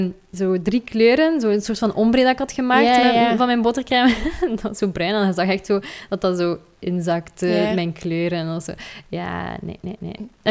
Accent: Zottegem, Flanders, Belgium; Ik ben van Zottegem.

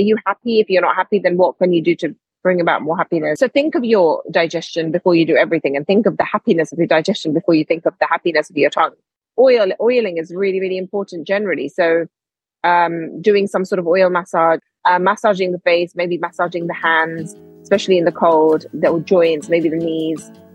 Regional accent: London, United Kingdom; I was moving back to my home country. I was from London and I am in London now, but I was moving back because I was living abroad for a few years.

